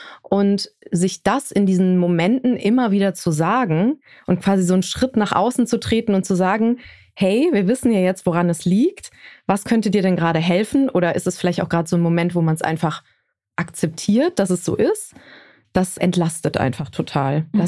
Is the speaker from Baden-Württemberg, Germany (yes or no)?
no; Aachen, North Rhine-Westphalia, Germany; in meiner Heimat in Aachen bin ich eben aufs Land gezogen, ins Grüne, wo es super ruhig ist